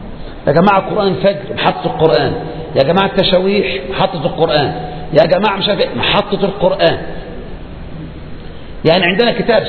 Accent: Egypt; فالديمقراطيه عندنا في مصر هذه ليست هي الديمقراطيه التي في الغرب

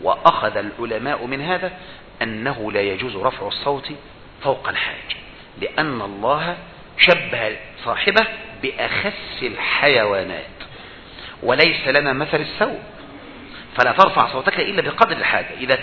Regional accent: Egypt; الشيخ ربيع المدخلي مش عندنا في مصر

